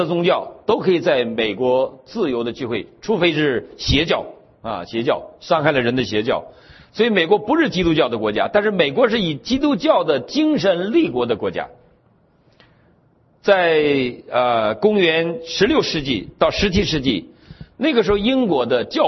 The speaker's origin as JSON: {"language": "Chinese", "country": "China", "said": "我相信美国人永远不会忘记他们的历史，因为这个历史对我们中国人来说是蛮短的，我们中国人好像有5000年的历史，"}